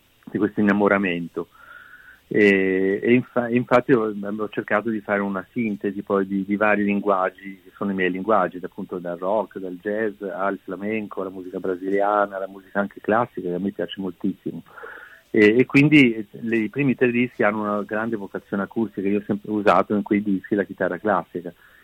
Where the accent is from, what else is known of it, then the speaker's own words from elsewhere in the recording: Genoa, Liguria, Italy; Io poi siccome sono genovese